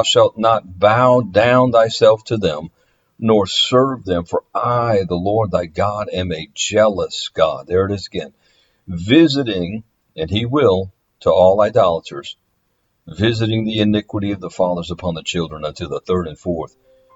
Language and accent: English; Louisiana, United States; They happen to come from or play in my home state, Louisiana.